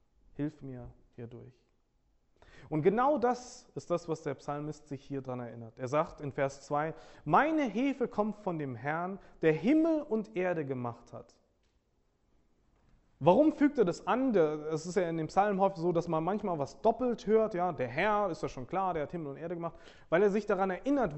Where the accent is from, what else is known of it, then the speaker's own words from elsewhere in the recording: Nigeria; German is a second language; Ich bin als junger Mann in Nigeria aufgewachsen. Meine Eltern sind Diplomaten gewesen